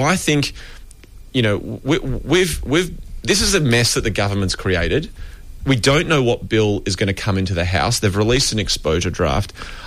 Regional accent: Australia; so that as an Australian who identifies as Jewish, for example, that people can't discriminate against me

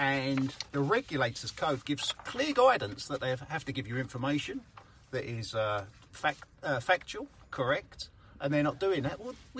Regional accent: Bishop's Stortford, East of England, United Kingdom; wait in Bishop Stortford, Hertfordshire, my hometown

